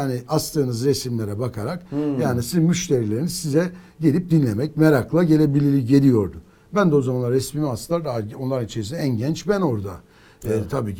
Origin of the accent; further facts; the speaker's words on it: Rize, Turkey; Ben şimdi Karadenizliyim, Rizeliyim. Rizeliyim, has ve az Karadenizliyim.